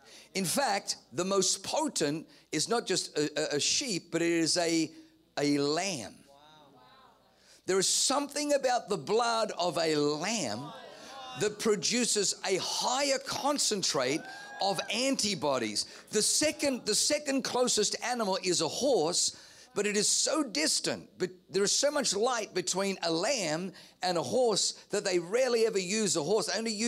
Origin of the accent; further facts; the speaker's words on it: Australia; I grew up in Australia. And Australia has something they never mention on our tourism commercials.